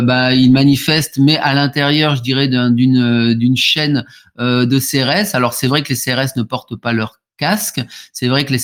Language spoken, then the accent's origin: French; France; on a le biais qui nous est propre parce que nous sommes français